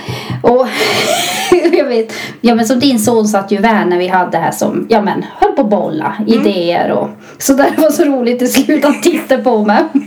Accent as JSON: {"language": "Swedish", "town": "Arjeplog", "region": "Norrbotten County", "country": "Sweden", "tie": "born or raised there", "said": "Både du och jag, vi är ju födda och uppvuxna i Arjeplog."}